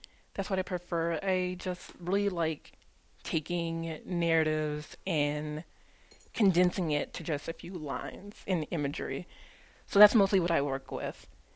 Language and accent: English; New Orleans, Louisiana, United States; now in Santa Fe, United States; I am from New Orleans.